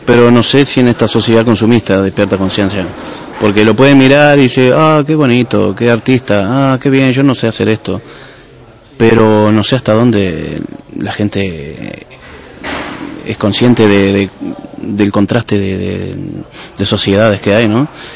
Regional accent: Uruguay; yo soy de Uruguay

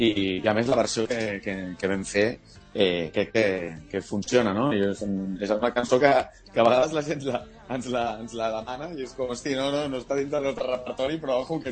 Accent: Sant Cugat, Catalonia, Spain; now in Barcelona, Spain; nosaltres som de Sant Cugat els dos

